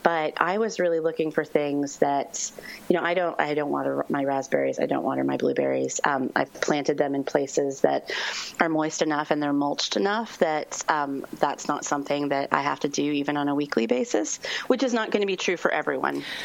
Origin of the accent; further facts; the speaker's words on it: California, United States; I grew up in Northern California, so I always think of it as like the gold season